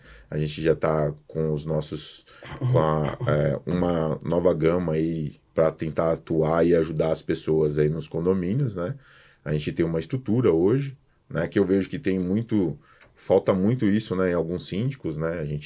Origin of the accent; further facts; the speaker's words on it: São Paulo, Brazil; sou de São Paulo, né? ABC.